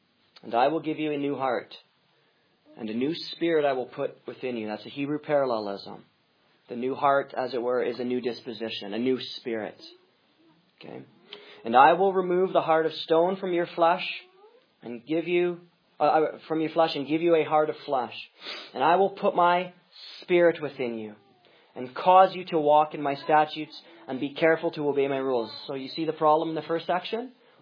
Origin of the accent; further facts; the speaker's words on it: Winnipeg, Manitoba, Canada; I'm from Winnipeg